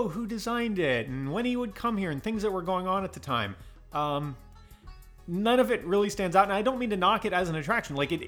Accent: Florida, United States; Rick and I, we're both from Florida

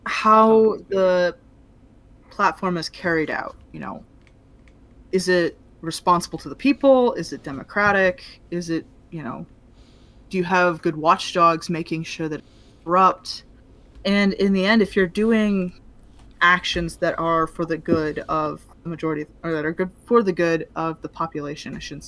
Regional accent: United States; You know, speaking as an American, the way that South African politics are represented is grossly and terribly misrepresented

